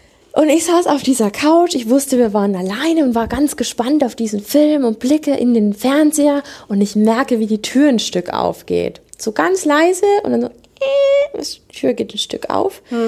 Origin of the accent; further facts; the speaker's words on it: Bavaria, Germany; Ich hätte fürs nächste Mal tatsächlich auch noch eine Geschichte aus meiner Heimat. Also es wird richtig gruselig, weil dann geht es um Niederbayern.